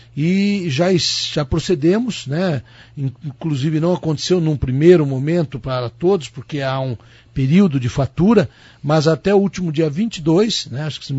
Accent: Paraná, Brazil; nós, porque somos paranaenses

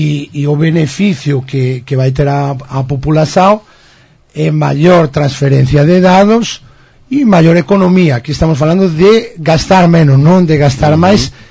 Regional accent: Spain; Portuguese is a second language; moved away as an adult; now in Brazil; eu tenho sou espanhol, mas tenho minha filha aqui, já levo 7 anos

